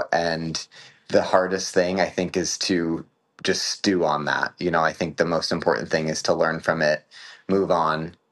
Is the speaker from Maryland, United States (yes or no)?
yes; Columbia, Maryland, United States; I grew up in Maryland on a really small horse farm in Columbia, which is kind of like a suburb. It's south of Baltimore, north of Washington.